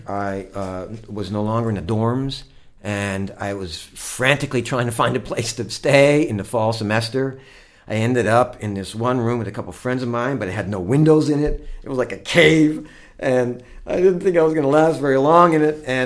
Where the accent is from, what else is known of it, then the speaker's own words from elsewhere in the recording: Bethlehem, Pennsylvania, United States; moved away as an adult; now in Pocatello, United States; when I started moving from Bethlehem, Pennsylvania, my hometown, after I graduated from Kutztown, to Pocatello, Idaho.